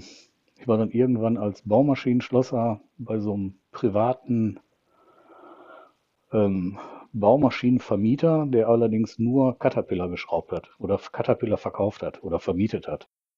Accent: Essen, North Rhine-Westphalia, Germany; also born or lived in Peine / Bielefeld / Paderborn; Richtig groß geworden bin ich in Essen, im Ruhrgebiet. Da ist eigentlich so meine Wiege.

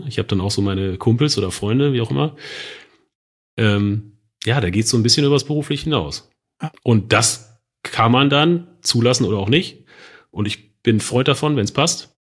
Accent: North Rhine-Westphalia, Germany; dafür bin ich zu ostwestfälisch einfach.

